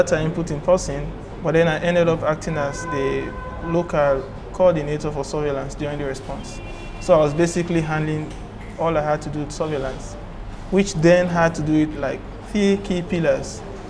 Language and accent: English; Kenema, Eastern Province, Sierra Leone; also born or lived in Kono / Kambia; I'm actually from the east of the country. My place of origin is in Kenema, but I was born in Kono on the 19th of January, 1985.